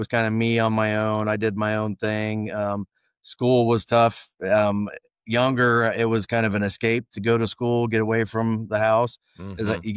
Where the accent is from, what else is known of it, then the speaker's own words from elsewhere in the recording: Franklin, Ohio, United States; As far as growing up, I was born and raised in Franklin, Ohio.